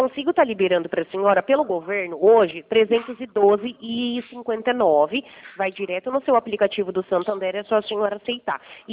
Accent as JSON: {"language": "Portuguese", "region": "São Paulo", "country": "Brazil", "said": "Eu sou de São Paulo"}